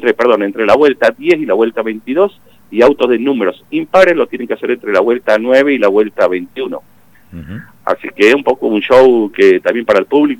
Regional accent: Zapala, Neuquén, Argentina; la mayoría de todas estas personas que te nombré, 25 somos de Zapala.

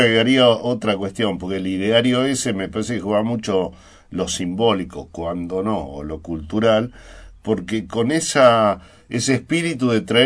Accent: Argentina; Tenemos como argentinos y argentinas un problemita con la identidad.

